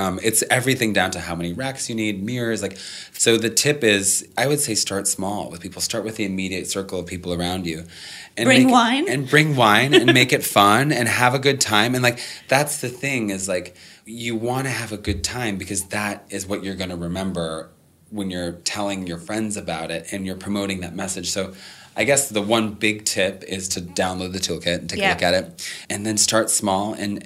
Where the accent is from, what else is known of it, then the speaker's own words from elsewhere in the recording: Minnesota, United States; I grew up in Minnesota and I was always kind of bullied and thrown into lockers and da-da-da.